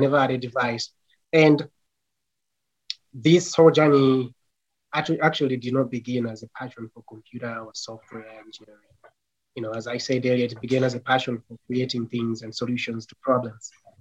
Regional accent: Zambia; English is a second language; And I'm from Zambia, Africa.

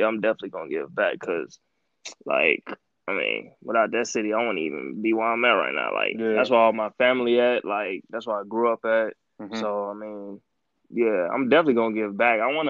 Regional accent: Gary, Indiana, United States; I'm from Gary, Indiana. So it's 20 minutes away from Chicago.

